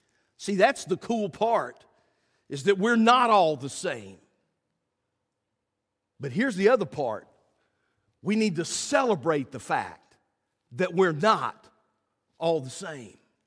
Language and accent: English; West Virginia, United States; Now, like I said, I grew up in West Virginia, and it gets dark and it gets still at night.